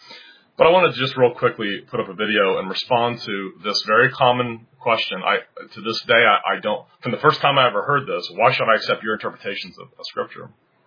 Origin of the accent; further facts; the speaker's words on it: Cincinnati, Ohio, United States; because that was in the place where I grew up in Cincinnati, Ohio, was very, very Roman Catholic town